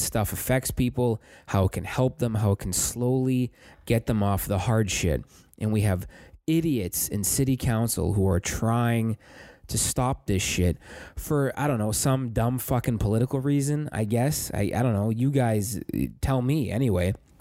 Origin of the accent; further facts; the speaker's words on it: Sault Ste. Marie, Ontario, Canada; we are in the middle of the worst fucking heroin epidemic in Northern Ontario history up in my hometown.